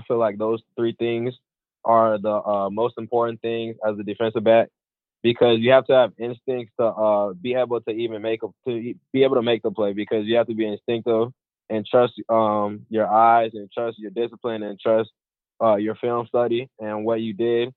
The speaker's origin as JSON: {"language": "English", "town": "St. Petersburg", "region": "Florida", "country": "United States", "tie": "born or raised there", "said": "since it's in St. Petersburg, my hometown"}